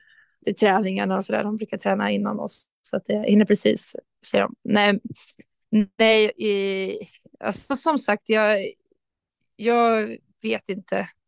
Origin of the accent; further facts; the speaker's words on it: Rotebro, Stockholm County, Sweden; jag hävdar fortfarande att jag kommer från Rotebro och inte från Sollentuna, fast de har bytt namn.